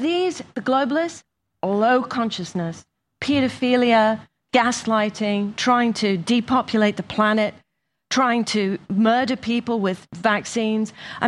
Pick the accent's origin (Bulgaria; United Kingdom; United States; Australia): United Kingdom; England; I grew up in England. I had English nannies.